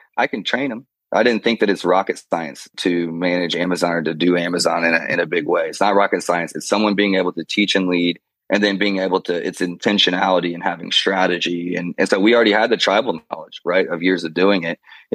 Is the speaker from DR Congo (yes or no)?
yes; DR Congo; growing up in Congo shaped my entire life, right? I was in a war zone.